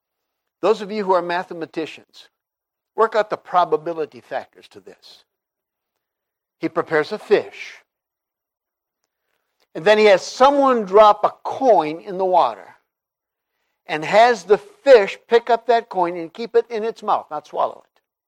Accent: Brazil; English is a second language; growing up in Brazil, I never thought we were poor.

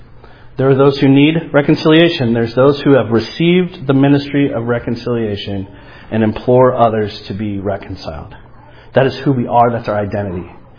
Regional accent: St. Louis, Missouri, United States; I grew up in St. Louis, and I'm a hot mess.

